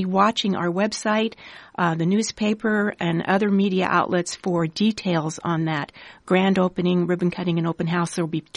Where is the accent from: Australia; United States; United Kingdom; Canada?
United Kingdom; England; when I was younger, you know, growing up in England, there wasn't all this emphasis on specialists.